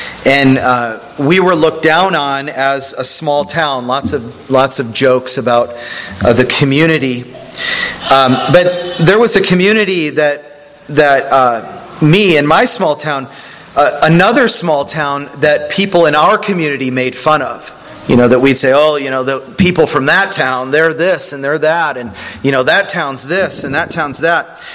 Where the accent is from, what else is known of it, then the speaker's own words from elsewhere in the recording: Pennsylvania, United States; when he found out I was from Pennsylvania, he said, Pennsyltucky